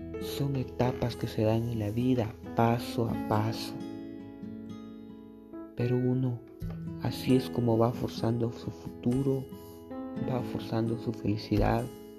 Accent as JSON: {"language": "Spanish", "country": "Guatemala", "said": "unidos como guatemaltecos, como todo un planeta juntos, para salir adelante"}